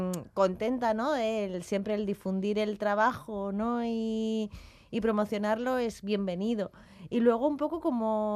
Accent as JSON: {"language": "Spanish", "town": "Marbella", "region": "Andalusia", "country": "Spain", "tie": "born or raised there", "lives_now": "Carranza, Spain", "said": "Pues mi pueblo natal y donde me he criado es en Marbella. Uh-huh. Soy andaluza."}